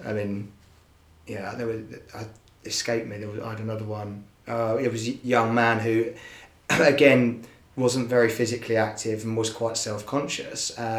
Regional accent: United Kingdom; You know, we're British, stiff upper lip.

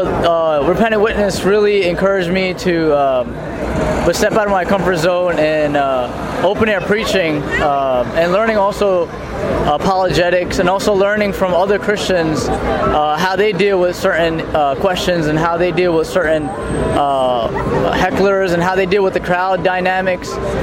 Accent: Yonkers, New York, United States; I'm from New York, Yonkers, New York.

